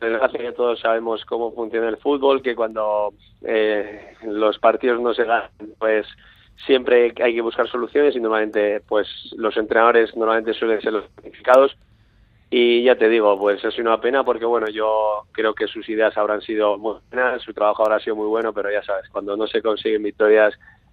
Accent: Basque Country, Spain; nosotros somos de Guipúzcoa

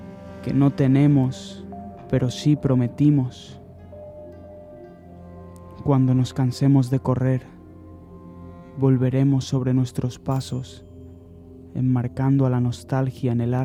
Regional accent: Alicante, Valencian Community, Spain; ahora en cuanto vuelva a Alicante, cuando pueda volver a mi tierra, ya me sentaré con ellos

